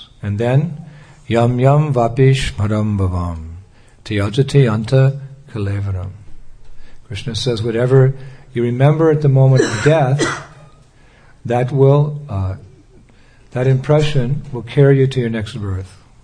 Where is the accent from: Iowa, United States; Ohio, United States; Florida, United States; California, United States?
California, United States; born there; now in Detroit, United States; Of course, I was born in California, but I migrated out here to the Midwest, I guess, Detroit's Midwest.